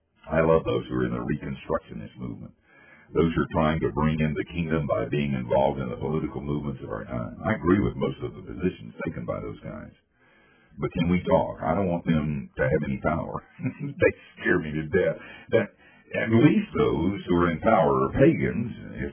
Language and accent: English; Asheville, North Carolina, United States